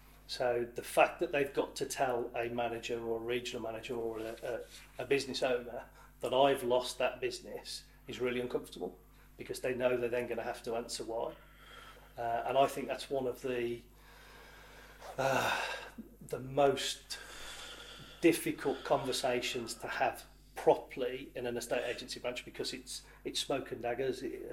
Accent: Bromsgrove, West Midlands, United Kingdom; just down the road in my hometown in Bromsgrove

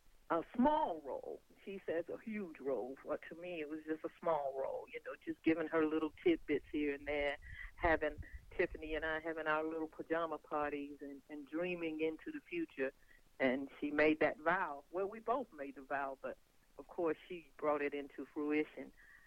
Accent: Twin City, Georgia, United States; Small town, Twin City, Georgia.

